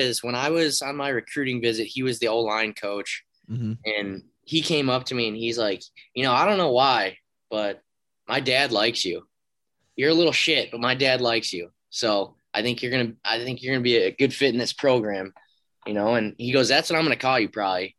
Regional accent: Sugar Grove, Illinois, United States; So I'm from Sugar Grove, Illinois, as you alluded to.

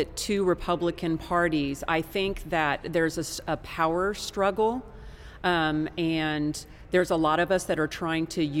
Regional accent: Texas, United States; That's not the case where we live, but as a Texan, I want to make sure that those kids have the parents have the opportunity to empower themselves

